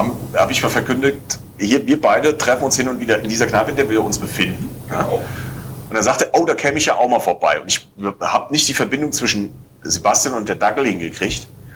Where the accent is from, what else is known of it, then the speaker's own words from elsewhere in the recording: Kobern-Gondorf, Rhineland-Palatinate, Germany; Aber das Wasser hier in Koblenz und Umgebung ist ein absolutes Drama und da, wo ich herkomme, in Koblenz-Gondorf